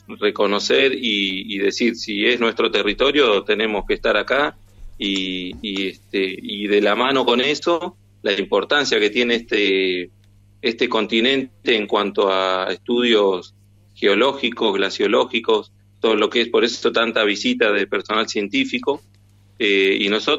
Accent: Villa Carlos Paz, Córdoba, Argentina; Yo soy de Córdoba, de Villa Carlos Paz.

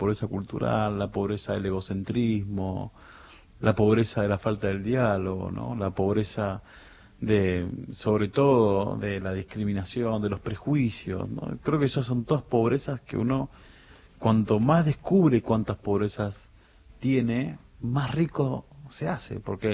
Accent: Bajo Boulogne, Buenos Aires, Argentina; el Bajo Bulón, que es donde yo vivo, claro. de donde yo vengo

